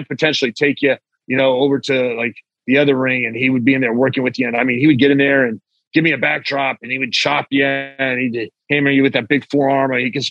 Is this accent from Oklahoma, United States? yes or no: yes; Oklahoma, United States; I'm growing up in Oklahoma at the time